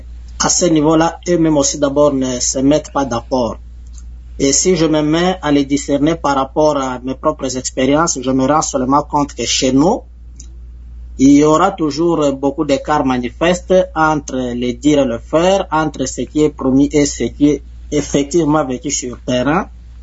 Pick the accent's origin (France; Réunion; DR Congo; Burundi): DR Congo; je me demande pourquoi chez nous, en République démocratique du Congo, on ne peut pas arriver à avoir et à adopter une politique